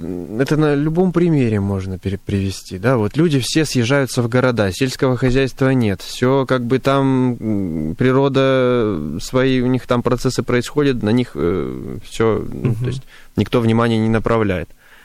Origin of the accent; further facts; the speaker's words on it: Pyatigorsk, Stavropol Krai, Russia; это Пятигорск, а я из Пятигорска, да?